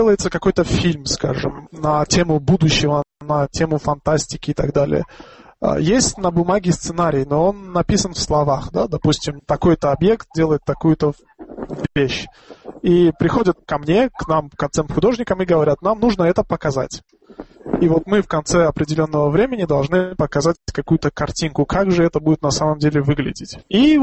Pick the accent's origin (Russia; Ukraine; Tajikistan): Tajikistan; Dushanbe; moved away as an adult; also born or lived in Ankara, Turkey; Родился я и вырос в Душанбе.